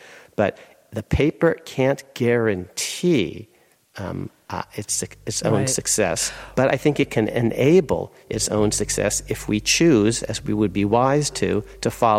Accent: California, United States; my parents, I grew up in California, took me first to Philadelphia when I was in fifth grade

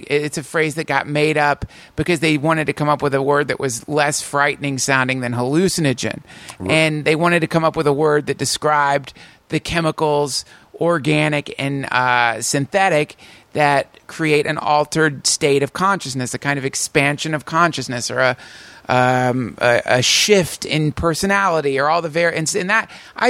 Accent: North Carolina, United States; also born or lived in Maryland; But I spent a lot of time in North Carolina. High school, most of junior high school, most of elementary school. Ended up in Maryland somewhere over the course of that tim

